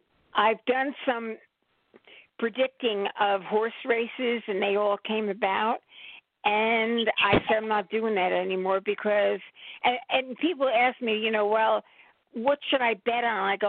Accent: New Jersey, United States; Well, I live in New Jersey, and I'm born and bred in Jersey, conceived in Jersey, but New York is a hop and a skip in Philadelphia, so I'm in the middle.

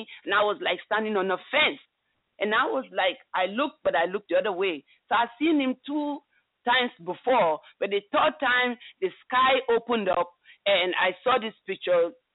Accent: Sierra Leone; Well, I grew up in Sierra Leone. We were Muslims, and you know, it's a small country, and we had a lot of troubles, you know, wars and everything, but now it's over.

